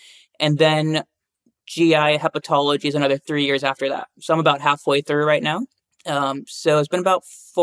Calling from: Miami, Florida, United States; So I'm down in Miami.

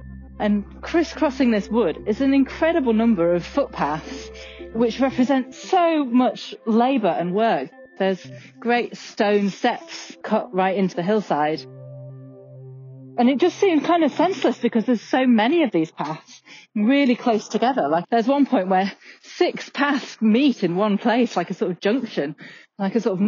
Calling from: Calderdale, Yorkshire and the Humber, United Kingdom; I'm listening from Calderdale in Yorkshire in the north of England.

